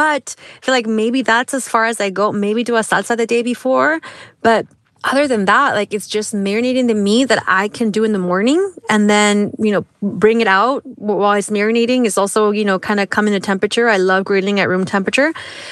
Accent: Oaxaca, Mexico; we're from Oaxaca.

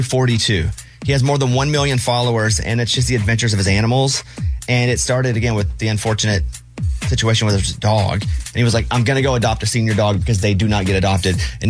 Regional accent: Arkansas, United States; I'm from Arkansas and I don't know that one.

